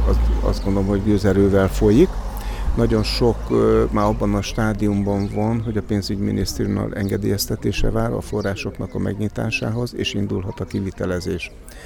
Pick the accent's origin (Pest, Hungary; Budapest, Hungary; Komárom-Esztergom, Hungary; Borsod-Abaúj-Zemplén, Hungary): Borsod-Abaúj-Zemplén, Hungary; Sátoraljaújhely; born there; itt születtem Sátoraljaújhelyen